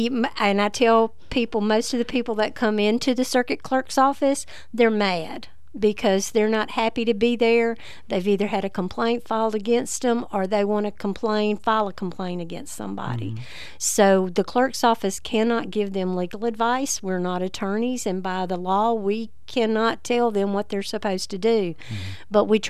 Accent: United States; I was born and raised here in Baldwin County. I attended Baldwin County High School.

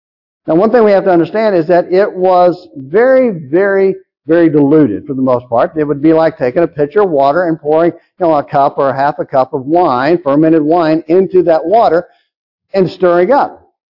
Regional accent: Lindale, Texas, United States; Years ago, my hometown newspaper in Lindale reprinted a bunch of articles from the late 1800s. The city of Lindale in Texas was established, I think, in 1872

